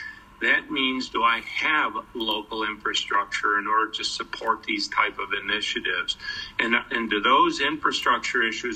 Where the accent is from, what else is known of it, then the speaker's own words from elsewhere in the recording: New York, United States; it's not something that it's just because I'm a New Yorker